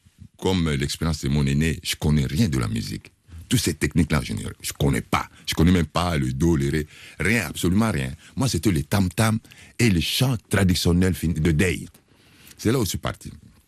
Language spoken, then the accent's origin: French; Kinshasa, DR Congo; also born or lived in Europe; Et une fois rentré chez moi à Kinshasa vers les années 80, je ne sais pas, ma grand-mère